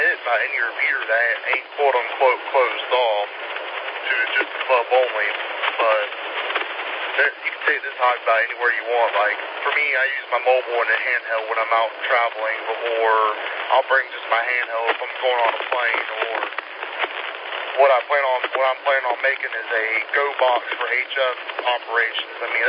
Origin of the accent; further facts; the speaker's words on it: North Carolina, United States; I'll be honest, I travel up to North Carolina. That's my hometown is.